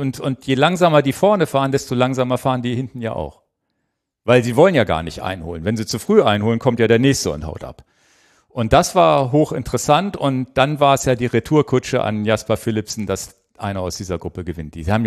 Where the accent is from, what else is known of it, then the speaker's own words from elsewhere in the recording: Germany; also irgendwie bin ich ja auch ein Bora-Fan. als Deutscher in Anführungsstrichen